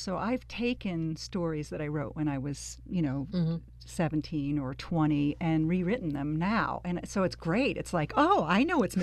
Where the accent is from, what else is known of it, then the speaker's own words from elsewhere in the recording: Oneonta, New York, United States; That's my hometown, Oneonta.